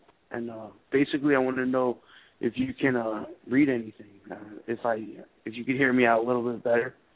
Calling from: Baltimore, Maryland, United States; I'm calling from Baltimore.

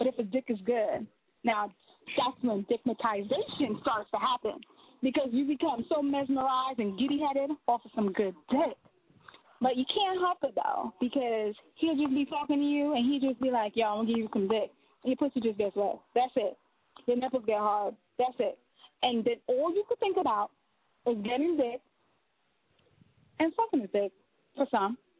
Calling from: New Jersey, United States; I'm calling from New Jersey.

